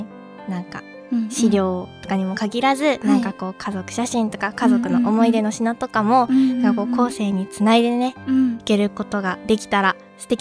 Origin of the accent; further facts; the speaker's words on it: Okayama, Japan; まあ、私岡山の出身の人間なんで、